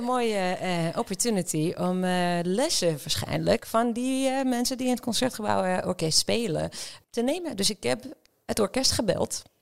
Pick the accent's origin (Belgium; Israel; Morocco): Israel; Beersheba, Southern District; Dutch is a second language; moved away as an adult; also born or lived in Haifa; now in Netherlands; Ik ben geboren en opgegroeid in Israël. In Haifa en toen in Beersheba. En ik ben naar Nederland verhuisd toen ik 24 was, 23, zoiets.